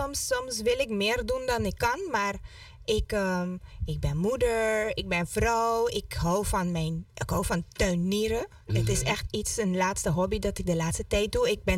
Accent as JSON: {"language": "Dutch", "country": "Curaçao", "tie": "born there", "said": "En ik ben zelf ook geboren op Curaçao."}